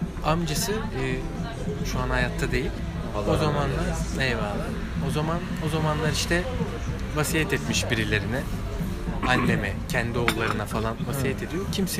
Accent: Istanbul, Turkey; İstanbul'luyum.

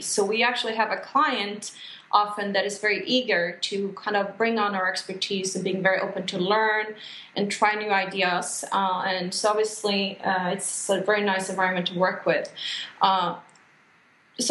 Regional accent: Sweden; moved away as an adult; Well, after living and working abroad, outside of my home country, Sweden, for almost 18 years, you know, working in the private and development sector, focusing mostly on US and Africa, but also a bit on Europe and Asia. I have recently actually returned here to Sweden

